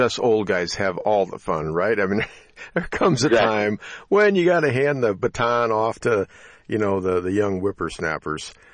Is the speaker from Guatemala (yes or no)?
no; Grand Rapids, Michigan, United States; I'm from Grand Rapids, Michigan, and we had one up here